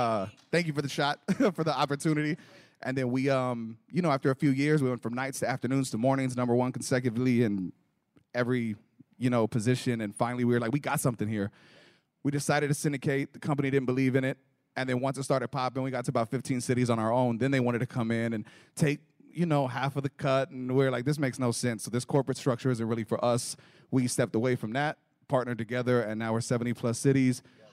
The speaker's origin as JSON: {"language": "English", "town": "Lubbock", "region": "Texas", "country": "United States", "tie": "born or raised there", "moved": "as an adult", "lives_now": "San Antonio, United States", "said": "And then about 19, moved from Lubbock, Texas, which is my hometown, to San Antonio."}